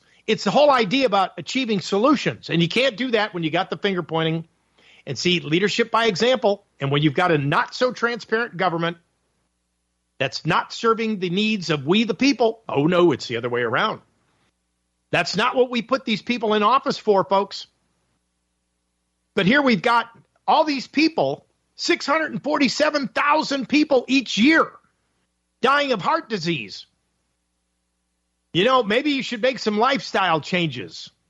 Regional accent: Buffalo, New York, United States; We're talking about Buffalo, New York here? My hometown?

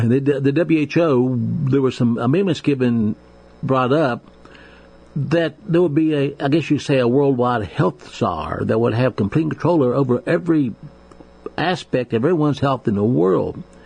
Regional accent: United States; because as I grew up in America, and as you all did, and I spent my time in this country

